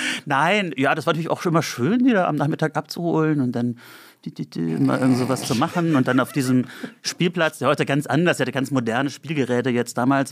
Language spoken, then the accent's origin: German; Andernach, Rhineland-Palatinate, Germany; also born or lived in Bonn; In Andernach bin ich aufgewachsen und in Bonn, ja. Dort bin ich auch schon zur Schule gegangen.